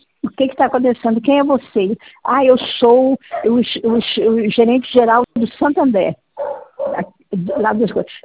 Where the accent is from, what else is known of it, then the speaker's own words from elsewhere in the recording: Rio de Janeiro, Brazil; eu sou do Rio de Janeiro.